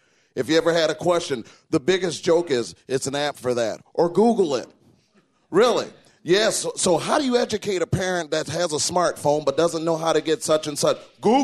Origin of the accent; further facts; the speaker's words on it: Flint, Michigan, United States; I'm from the Flint, Michigan area. Inner city, yeah, whoop, whoop, whoop, all that good stuff.